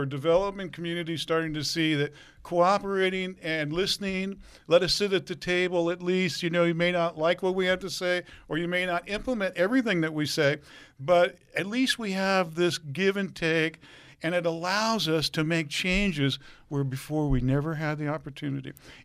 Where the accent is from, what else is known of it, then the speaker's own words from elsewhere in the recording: California, United States; I come from Silicon Valley.